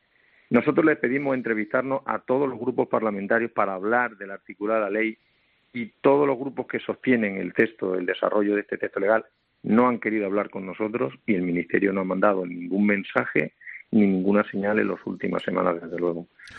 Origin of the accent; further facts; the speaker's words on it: Extremadura, Spain; Yo procedo de Extremadura, ¿sabes?